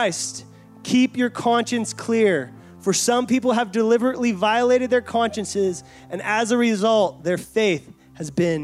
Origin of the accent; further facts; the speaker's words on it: California, United States; I grew up in Northern California. I would go snowboarding all the time.